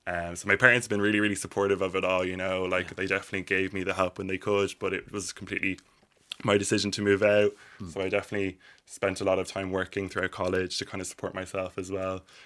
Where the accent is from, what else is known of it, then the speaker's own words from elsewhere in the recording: Arklow, Leinster, Ireland; I'm from Arklow, so literally next door to Gorey as well.